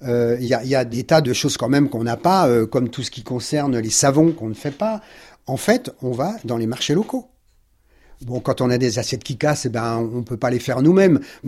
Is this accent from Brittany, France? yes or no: yes; Brittany, France; moi, j'ai demandé la Bretagne, parce qu'on est breton, et on a décidé avec Brigitte de vivre en pleine campagne.